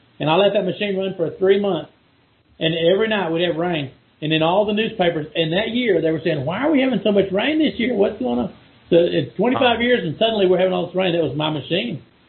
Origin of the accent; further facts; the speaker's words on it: Texas, United States; also born or lived in Dallas; Yeah, I lived in Dallas. I'm from Texas. My family's up north, near down from Amarillo.